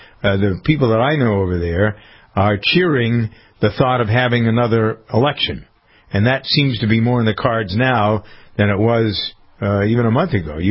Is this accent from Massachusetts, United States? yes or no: yes; Framingham, Massachusetts, United States; born or raised there